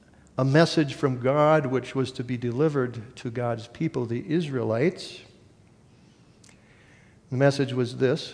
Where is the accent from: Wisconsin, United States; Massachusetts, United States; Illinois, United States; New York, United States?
Wisconsin, United States; I might have been maybe 8 years old, growing up in Wisconsin